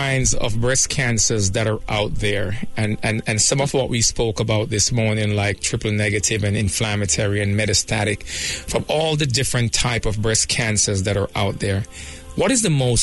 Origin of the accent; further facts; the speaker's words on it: Jamaica; but as a Jamaican, many of us don't have a family history.